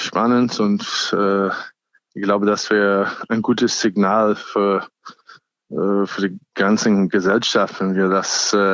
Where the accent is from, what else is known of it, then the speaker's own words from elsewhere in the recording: United States; German is a second language; now in Germany; und ich bin auch ursprünglich Amerikaner